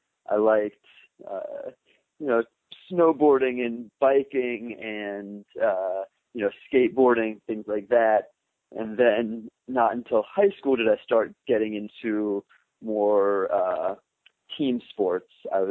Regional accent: Maryland, United States; now in Brooklyn, United States; I grew up just outside Washington, D.C. in Maryland.

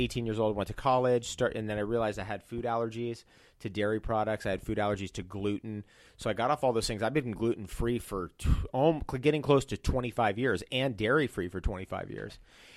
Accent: Toms River, New Jersey, United States; I'm originally from New Jersey, so you can make the jump to Hawaii. I did it.

